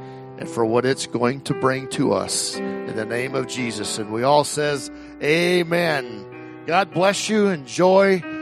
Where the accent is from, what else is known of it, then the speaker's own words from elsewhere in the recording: Texas, United States; born there; I was born in Texas, and if you're from Texas, everybody thinks Texas is like, you know how Texans are. I was born there.